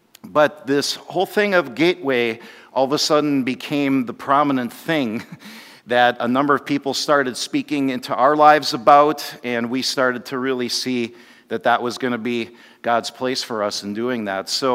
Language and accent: English; St. Catharines, Ontario, Canada; born there; I come from Mennonite roots and was born in Ontario, in St. Catharines